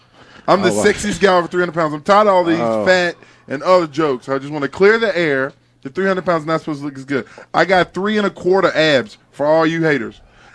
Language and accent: English; Virginia, United States; I'm from VA. We fight dogs up there.